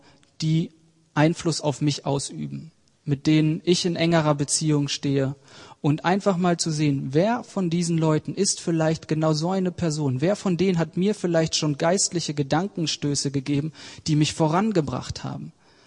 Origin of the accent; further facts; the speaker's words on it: Oerlinghausen, North Rhine-Westphalia, Germany; habe ich bei uns in meiner Heimatgemeinde in Oerlinghausen bei Bielefeld ganz früh angefangen